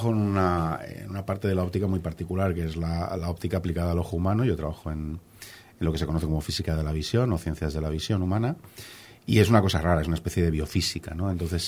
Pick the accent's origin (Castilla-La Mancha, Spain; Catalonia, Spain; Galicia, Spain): Catalonia, Spain; Barcelona; born there; nací en Barcelona hace ya casi 50 años y soy profesor de universidad